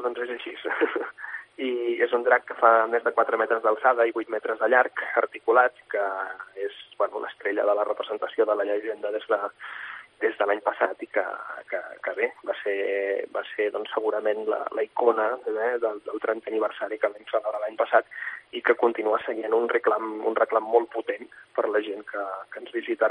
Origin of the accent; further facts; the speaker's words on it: Montblanc, Catalonia, Spain; Que els que som d'aquí, clar, ho vivim d'una manera, doncs, molt especial